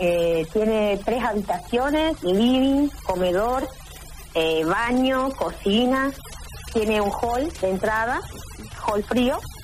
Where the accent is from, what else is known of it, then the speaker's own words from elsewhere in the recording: Río Grande, Tierra del Fuego, Argentina; nosotros venimos de Río Grande, en la cual nosotros ya conocemos el frío, viste, conocemos la ráfaga de viento.